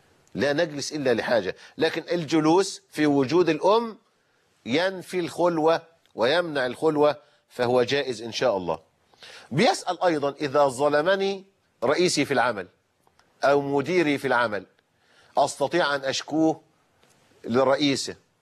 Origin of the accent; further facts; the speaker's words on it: Egypt; عندنا في مصر